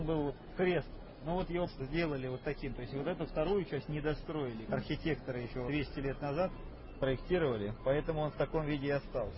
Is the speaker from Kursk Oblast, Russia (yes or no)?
no; Saint Petersburg, Russia; Сейчас вот мы, петербуржцы, смотрим на политику